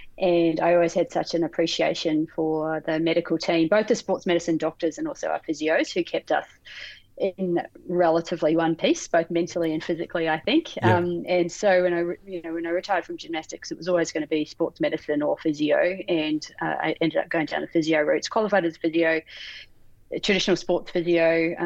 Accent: New Zealand; now in Australia; So you can probably pick from my accent, I'm not a true blue Aussie. Was born and bred New Zealand. So I moved over to Australia in 2003.

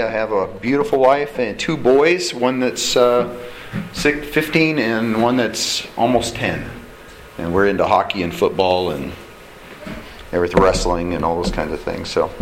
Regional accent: Ruby, Alaska, United States; also born or lived in Fairbanks; Obviously, Chris had talked a little bit about the fact that I grew up in Ruby. And so, having spent most of my childhood up to just before I turned 16, we moved to Fairbanks.

